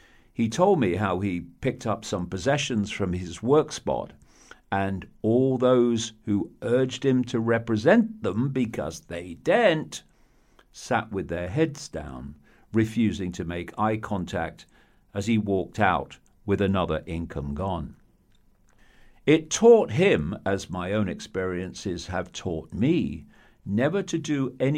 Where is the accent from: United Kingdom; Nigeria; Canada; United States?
United Kingdom; Leicester, East Midlands; born there; I was born on April 29th, 1952. In an inner city area of Leicester in the English East Midlands. Our terraced house was in Lead Street, which ran into Wharf Street